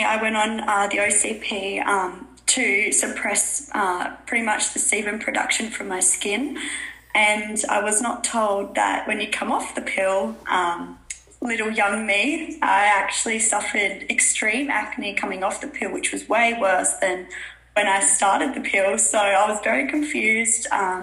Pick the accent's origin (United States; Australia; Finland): Australia; Western Australia; I'm from Western Australia